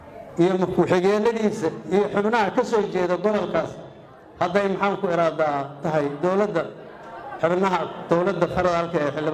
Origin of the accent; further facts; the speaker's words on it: Jubaland, Somalia; aniga jubbaland baan ka soo jeedaa